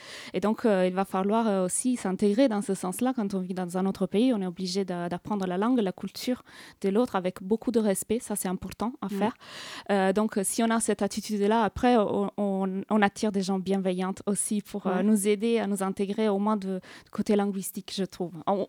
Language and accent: French; Italy; accent: European; French is a second language; now in France; Oui, j'ai fait une petite blague, mais je suis italienne.